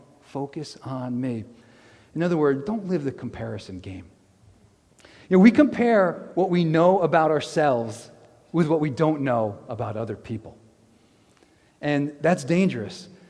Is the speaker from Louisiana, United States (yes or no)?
no; New York, United States; also born or lived in Connecticut; I grew up in New York and Connecticut, then I went out west for college.